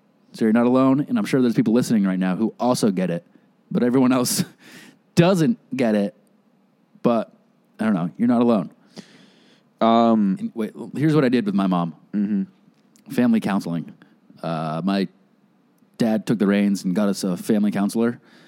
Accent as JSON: {"language": "English", "country": "Australia", "said": "I'm from Australia."}